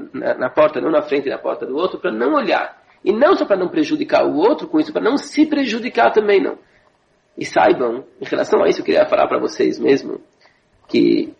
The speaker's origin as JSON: {"language": "Portuguese", "country": "Brazil", "moved": "yes", "said": "Quer dizer, ele sabia de onde que eu venho, do Brasil, da casa, que nunca me faltou nada, né?"}